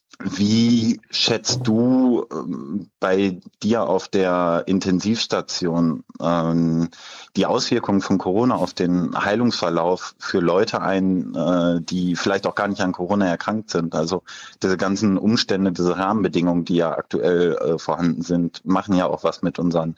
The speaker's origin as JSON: {"language": "German", "town": "Leverkusen", "region": "North Rhine-Westphalia", "country": "Germany", "said": "ich komme aus Leverkusen"}